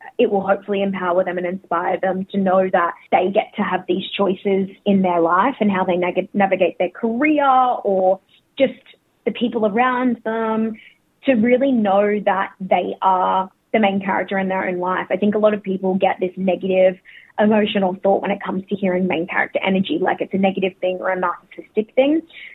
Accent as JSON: {"language": "English", "town": "Brisbane", "region": "Queensland", "country": "Australia", "tie": "born or raised there", "said": "So Koori, Murray and Noongar. Bit of everything in there, born and raised in Meanjin, Brisbane, but I've been living her"}